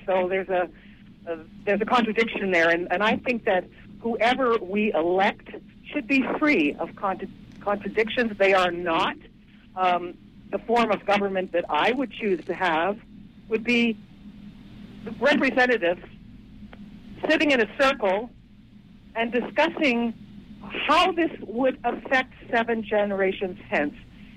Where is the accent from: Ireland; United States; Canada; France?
Canada; because I can't, because I'm Canadian.